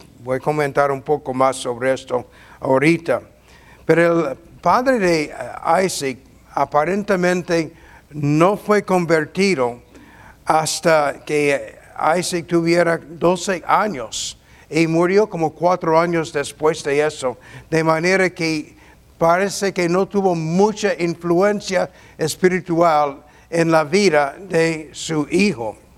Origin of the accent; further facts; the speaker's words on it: Kentucky, United States; Yo oí ese nombre cuando era chiquito, criado en Kentucky, cuando enseñaban historia de los Estados Unidos